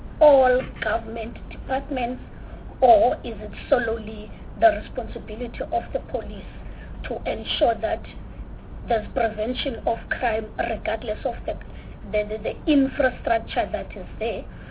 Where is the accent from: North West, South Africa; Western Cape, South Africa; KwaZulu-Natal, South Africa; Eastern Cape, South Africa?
Western Cape, South Africa; Nyanga; I was born and raised in Nyanga. The number one murder capital.